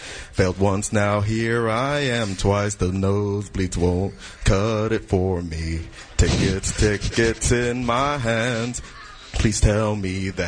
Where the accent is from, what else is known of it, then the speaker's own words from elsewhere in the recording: Huntington Park, California, United States; Huntington Park.